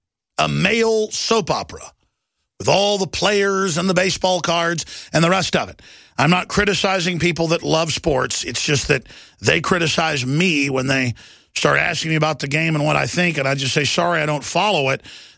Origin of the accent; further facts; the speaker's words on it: Dallas, Texas, United States; I grew up in Dallas, Texas.